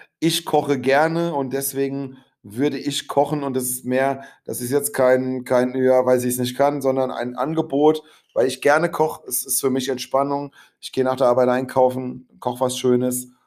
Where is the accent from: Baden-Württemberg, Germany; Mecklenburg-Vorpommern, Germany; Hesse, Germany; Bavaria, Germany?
Hesse, Germany; Frankfurt; dann ja, fahre ich als Frankfurter Wahnsinn.